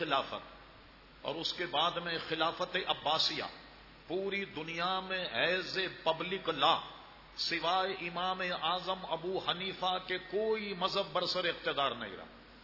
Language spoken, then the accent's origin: Urdu; Hyderabad, Telangana, India; now in Pakistan; میں حیدرآباد دکن کا رہنے والا ہوں.